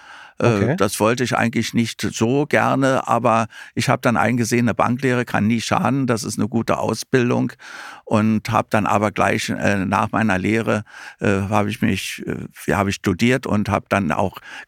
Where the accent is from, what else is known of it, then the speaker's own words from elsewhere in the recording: Berlin, Germany; ich bin 1947 hier in Berlin geboren, in Berlin-Moabit geboren und liebe diese Stadt über alles